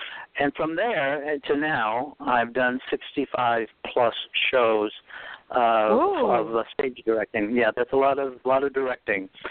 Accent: New England, United States; accent: New England; And I realized I still had my New England accent.

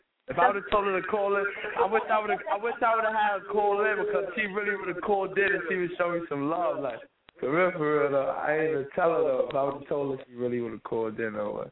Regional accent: Harlem, New York, United States; I'm from Uptown Harlem and all that.

